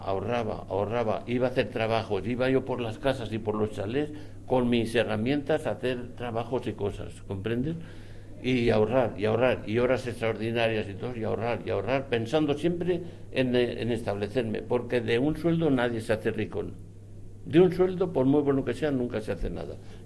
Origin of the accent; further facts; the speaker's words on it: Zaragoza, Aragon, Spain; moved away as an adult; llegamos allá cinco de Zaragoza, todos limpiecitos de dinero, allá al puerto de Caracas.